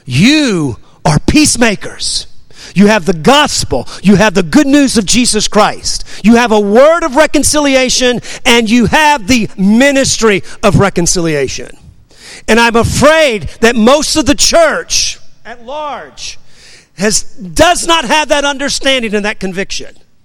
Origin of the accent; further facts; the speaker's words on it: New Orleans, Louisiana, United States; And if you're new to me, I'm from New Orleans, okay?